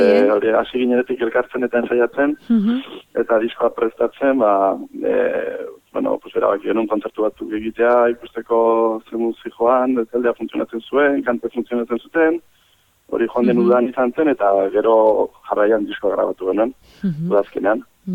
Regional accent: Basque Country, Spain; Euskalduna gara eta Euskaraz egiten dugu

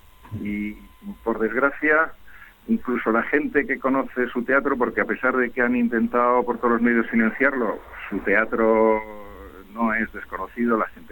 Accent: Italy; en mi propio caso, yo soy italiano, ¿no? vengo de todavía de más lejos geográficamente y culturalmente

